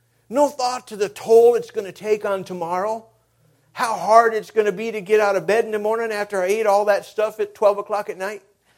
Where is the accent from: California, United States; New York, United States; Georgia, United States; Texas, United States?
Texas, United States; El Paso; As a young person, I grew up in El Paso, Texas. All of my friends spoke Spanish.